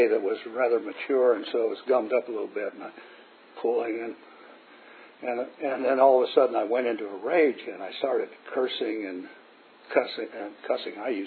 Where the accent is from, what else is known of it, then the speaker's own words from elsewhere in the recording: Gordon, Nebraska, United States; I was born in Gordon, Nebraska. It's in the panhandle of Nebraska, up near Wyoming, South Dakota border, in the sand hills.